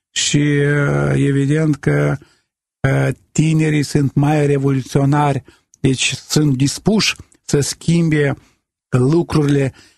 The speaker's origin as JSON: {"language": "Romanian", "country": "Moldova", "said": "sunt de la noi din Moldova"}